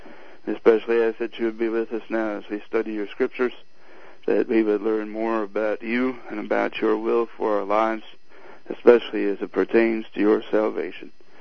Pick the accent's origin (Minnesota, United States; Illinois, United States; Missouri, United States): Minnesota, United States; I grew up in Minnesota, and so I'm from Minnesota, farm boy from Minnesota.